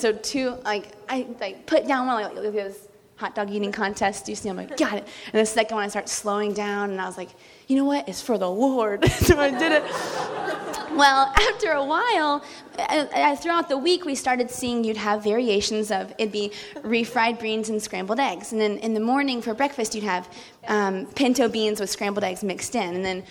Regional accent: the South, United States; I'm from the South. We like to eat, and we like to eat a lot.

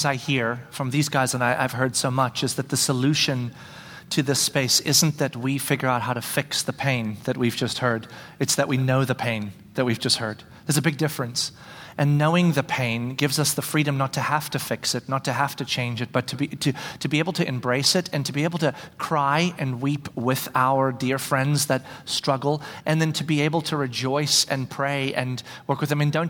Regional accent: South Africa; we grew up in South Africa during the time of apartheid

